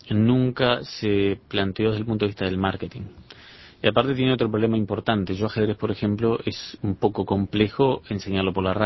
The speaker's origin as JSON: {"language": "Spanish", "town": "Carmelo", "region": "Colonia", "country": "Uruguay", "tie": "born there", "said": "mi familia, somos nacidos en Carmelo."}